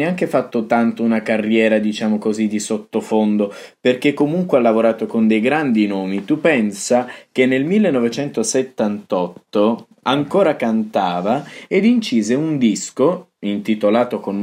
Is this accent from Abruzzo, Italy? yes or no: no; Cosenza, Calabria, Italy; born there; al Teatro Rendano di Cosenza, mia città natale.